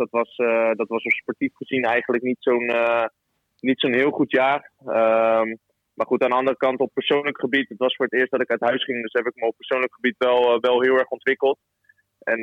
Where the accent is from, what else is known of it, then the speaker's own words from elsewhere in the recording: Rotterdam, South Holland, Netherlands; ik kom natuurlijk zelf uit Rotterdam.